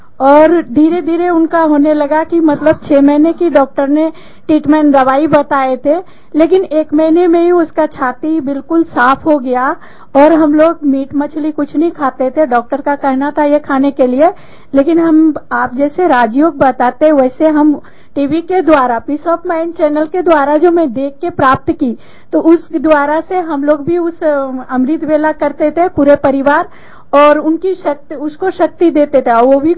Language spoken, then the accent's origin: Hindi; West Bengal, India; Hindi is a second language; now in Pune, India; मैं पूना से हूँ। ऐसे मैं बंगाली हूँ लेकिन मैं पूना सेटलमेंट हूँ।